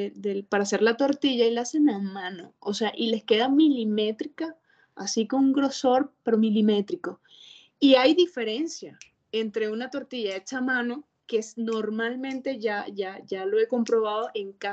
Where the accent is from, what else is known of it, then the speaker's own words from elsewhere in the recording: Venezuela; born there; no, pues nací en Venezuela.